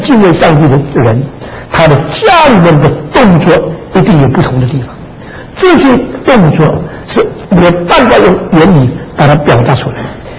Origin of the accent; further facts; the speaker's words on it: United Kingdom; 我们英国人的有一句话